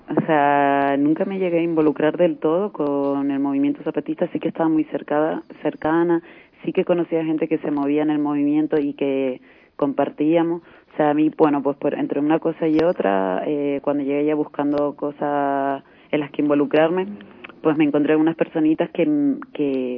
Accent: Canary Islands, Spain; born there; Pues sí, este es mi pueblo natal.

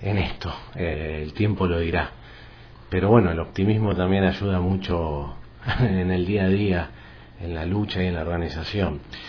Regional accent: Rosario, Santa Fe, Argentina; Yo vengo de Rosario, del corazón de la Pampa húmeda, del ombligo del mundo, donde tiras un poroto y crece

